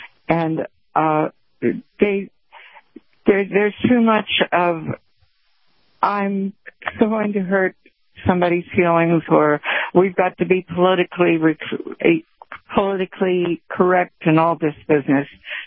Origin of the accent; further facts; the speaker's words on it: Delaware, United States; And I grew up in Delaware where they were building the ship, you know, the ships and the shipyards and everything on the Delaware River.